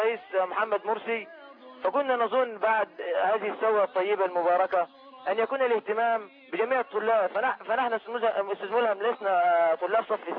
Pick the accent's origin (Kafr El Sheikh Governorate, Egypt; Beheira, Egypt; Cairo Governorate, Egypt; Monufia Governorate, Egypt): Beheira, Egypt; Zawiyat Abu Shousha; قريتي قرية زاوية أبو شوشة.